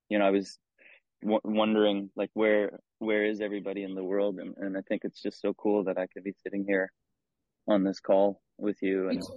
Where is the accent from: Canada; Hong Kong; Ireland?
Canada; also born or lived in United States; I'm from Canada. I lived a lot in the States too. My dad's an American citizen. So I have a green card.